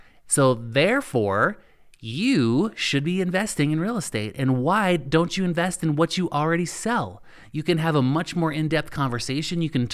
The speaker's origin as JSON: {"language": "English", "town": "Cheyenne", "region": "Wyoming", "country": "United States", "said": "I am actually from Cheyenne, Wyoming, where the antelope do roam, literally."}